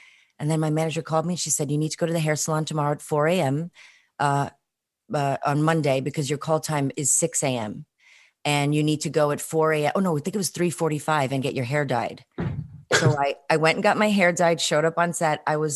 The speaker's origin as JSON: {"language": "English", "town": "New York City", "region": "New York", "country": "United States", "said": "No, I'm from Flatbush, but I went to Poly Prep in Bay Ridge."}